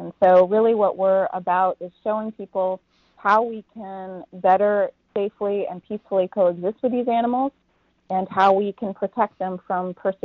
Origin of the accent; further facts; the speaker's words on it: Maine, United States; I grew up in Maine, so I know what rural living with predators is like.